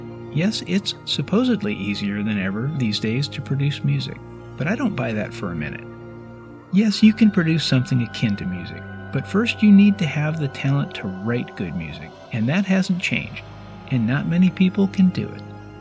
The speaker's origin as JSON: {"language": "English", "town": "Port Townsend", "region": "Washington", "country": "United States", "said": "I'm from Port Townsend, Washington, in the United States."}